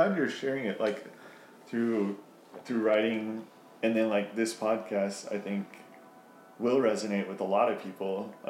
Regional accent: Texas, United States; now in Charleston, United States; whether it's somebody from where we grew up in Texas or where we are now in Charleston, there's a lot of, it's a very, I don't know, Bible Belt-y region.

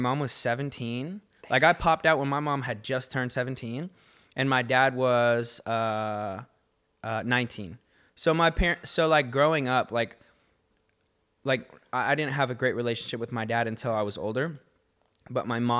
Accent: Downey, California, United States; born there; I was born in Downey, but like I never lived in Downey.

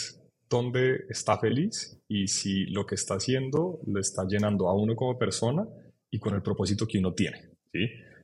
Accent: Colombia; abrir una cuenta en Estados Unidos para nosotros como colombianos es demorado, es tedioso.

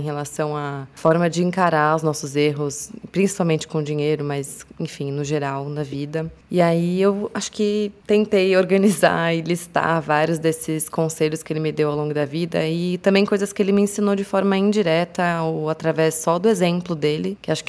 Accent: São Paulo, Brazil; a gente é de São Paulo, meu pai é de São Paulo. Cresci na Zona Norte, meu pai é da Zona Norte

